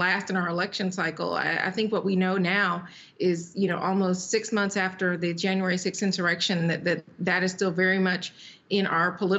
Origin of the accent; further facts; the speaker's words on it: Georgia, United States; another GOP state convention that happened over the weekend was down in my home state of Georgia